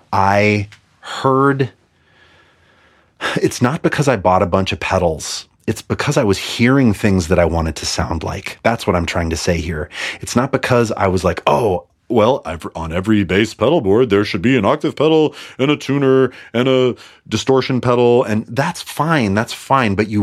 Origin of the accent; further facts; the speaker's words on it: Montana, United States; moved away; I grew up in Montana. And when I left Montana, I've never felt more Montanan.